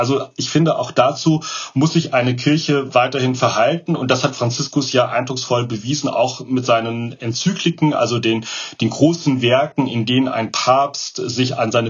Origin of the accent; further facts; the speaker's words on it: Germany; jetzt schaue ich wieder als Deutscher auf die Weltkirche